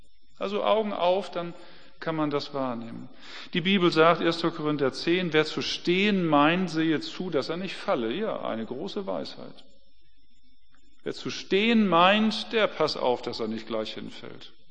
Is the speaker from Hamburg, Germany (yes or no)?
yes; Hamburg, Germany; Für mich als Hamburger, das ist halt da so, geht man halt nicht hin und fertig.